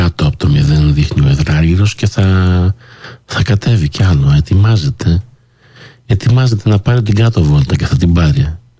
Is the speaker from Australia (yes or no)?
no; Montreal, Quebec, Canada; Εκεί που έζησα τα παιδικά μου χρόνια, στο Park Extension. Είμαι και εγώ Park X Boy, εκεί.